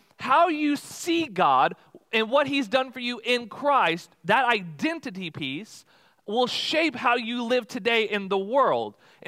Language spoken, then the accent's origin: English; Texas, United States; We grew up in Texas, and so down in Texas, there's this national park called Big Bend National Park